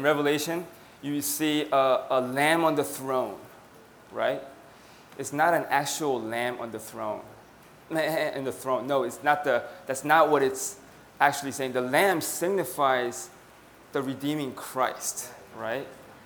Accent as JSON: {"language": "English", "town": "Boston", "region": "Massachusetts", "country": "United States", "said": "Hi. I'm from Boston."}